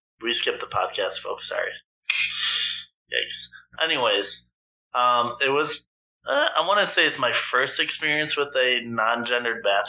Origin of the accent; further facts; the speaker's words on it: Buffalo, New York, United States; I'm from Buffalo, so it's 4 a.m., folks.